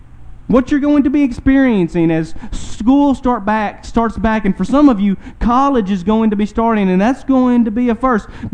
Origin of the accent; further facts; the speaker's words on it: Bradley, Arkansas, United States; I grew up in Bradley, Arkansas, a very rural part of the world, much like Saratoga.